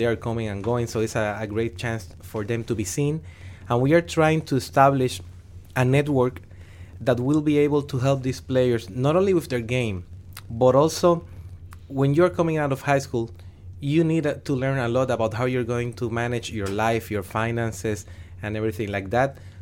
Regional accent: San Germán, Puerto Rico; I am from San Germán, which is in the southwest part of the island.

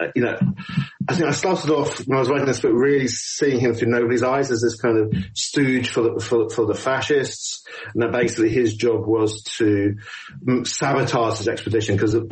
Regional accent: United Kingdom; Like Brexit, you know, as a British person, you can't help see some of these things in that event.

